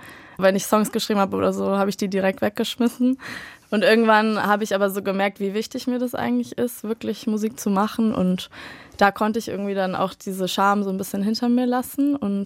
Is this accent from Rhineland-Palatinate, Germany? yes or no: no; Berlin, Germany; bin queerer Indie-Artist aus Berlin. Ich bin 25 Jahre alt und ich bin gebürtige Berlinerin und habe auch mein ganzes Leben lang hier gewohnt.